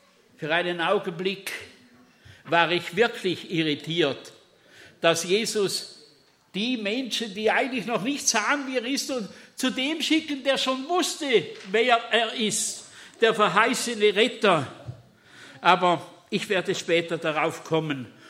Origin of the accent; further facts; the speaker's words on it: Bischofszell, Thurgau, Switzerland; Bischofszell ist der Ort, wo ich aufgewachsen bin. Und ich kenne den sehr gut.